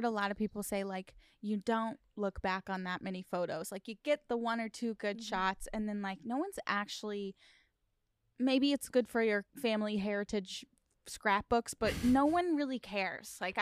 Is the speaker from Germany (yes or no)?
yes; Germany; And I just go, "We're from Germany too."